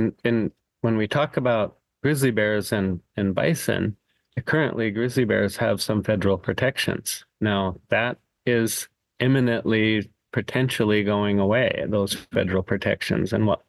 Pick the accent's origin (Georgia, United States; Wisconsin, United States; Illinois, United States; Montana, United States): Montana, United States; Fort Peck; And then I'm from Fort Peck. My reservation is in northeastern Montana.